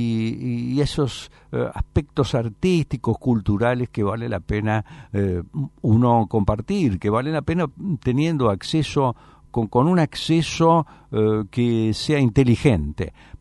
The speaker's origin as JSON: {"language": "Spanish", "region": "Buenos Aires", "country": "Argentina", "tie": "born there", "said": "no solo porque ambos nacimos en Buenos Aires y compartíamos una lengua común"}